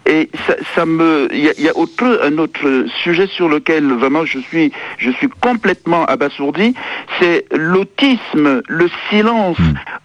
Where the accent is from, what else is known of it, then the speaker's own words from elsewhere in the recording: Cameroon; je suis Camerounais déjà